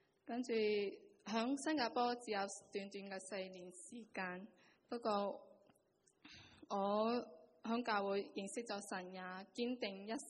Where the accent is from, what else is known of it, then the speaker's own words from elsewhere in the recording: Zhongshan, Guangdong, China; moved away as an adult; also born or lived in Singapore; 我系嚟自广东中山，从细咧就接受中国共产党。党主义的教育，对宗教啊信仰冇咩认识